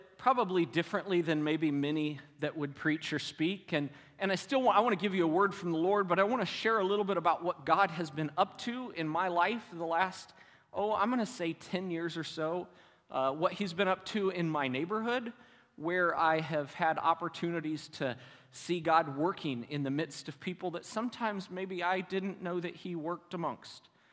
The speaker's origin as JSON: {"language": "English", "town": "Decatur", "country": "United States", "said": "I come from Decatur. I have a little hobby farm that we get to enjoy."}